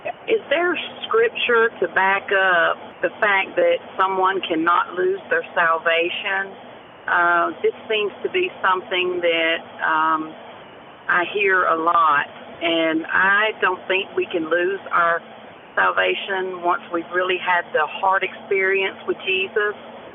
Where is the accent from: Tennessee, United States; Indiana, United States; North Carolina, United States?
North Carolina, United States; Charlotte; I'm from Charlotte, North Carolina.